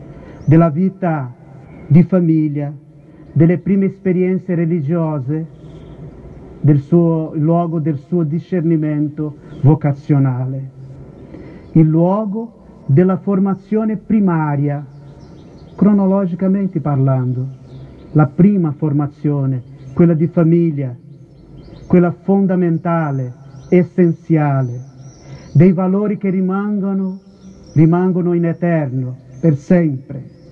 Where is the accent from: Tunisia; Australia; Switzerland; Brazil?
Brazil; Vengo dal Brasile e sono